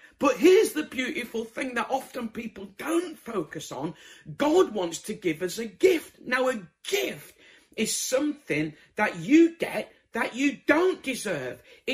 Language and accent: English; Bradford, Yorkshire and the Humber, United Kingdom; I'm originally from Bradford